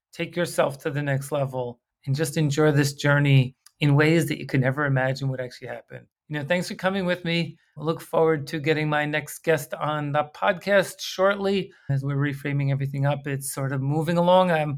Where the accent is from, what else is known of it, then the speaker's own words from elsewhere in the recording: United States; I'm from America, I've been all around the world